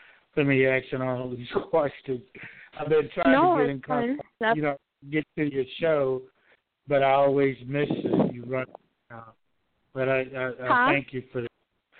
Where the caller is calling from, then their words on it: Georgia, United States; I'm in Georgia.